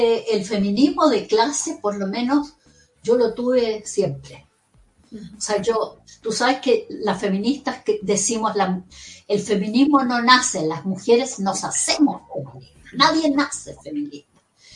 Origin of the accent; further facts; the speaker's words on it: Estación Central, Santiago Metropolitan Region, Chile; moved away; la vivimos donde me crié en la Estación Central, la tremenda verticalidad de esta sociedad chilena tan estamental